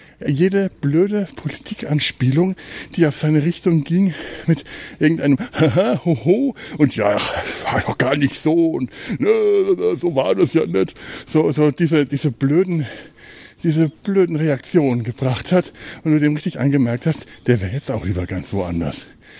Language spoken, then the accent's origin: German; Bavaria, Germany; also das halte ich auch als Franke nicht aus.